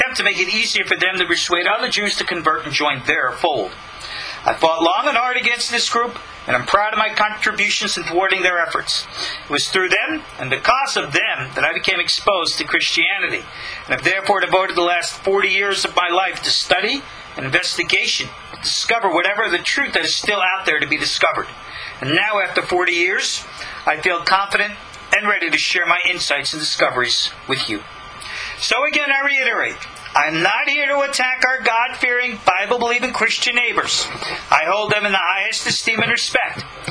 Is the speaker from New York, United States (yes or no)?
yes; New York, United States; I was victimized by a terrible evangelical group in my hometown on Long Island.